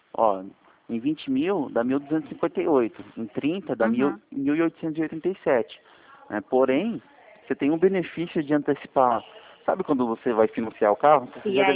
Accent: São Paulo, Brazil; Sou de São Paulo.

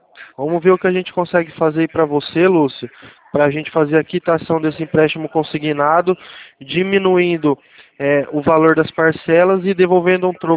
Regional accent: São Paulo, Brazil; Eu sou aqui do interior de São Paulo, viu, Lúcia? Acho que dá para perceber pelo sotaque, né?

